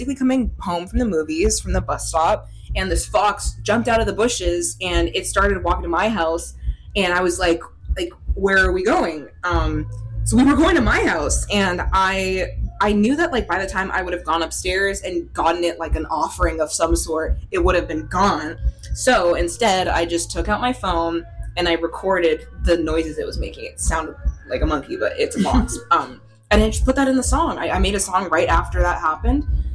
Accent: Toronto, Ontario, Canada; I play indie folk alternative music

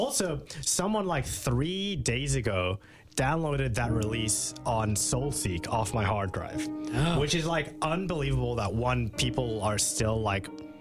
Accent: Canada; Hello, I'm an admirer from Canada.

